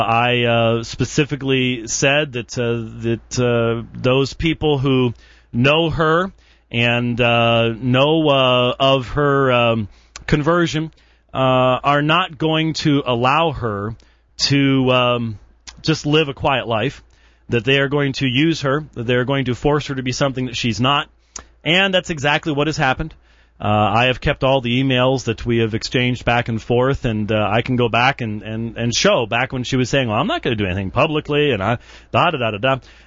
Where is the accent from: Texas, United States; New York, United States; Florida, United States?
New York, United States; now in Phoenix, United States; I did learn to drive as a New Yorker while I was on the Long Island, because you've got to.